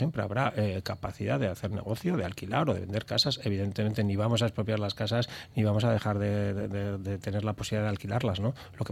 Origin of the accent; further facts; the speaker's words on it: Barakaldo, Basque Country, Spain; soy de Baracaldo y llevo la bandera Ezkerraldea a todos los sitios donde pueda.